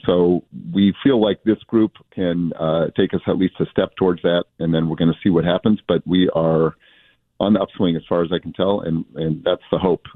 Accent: Boston, Massachusetts, United States; I'm born and raised in Boston.

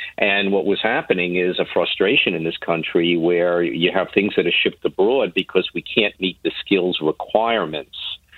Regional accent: Bronx, New York, United States; And, you know, you're from the Bronx, I'm from the Bronx.

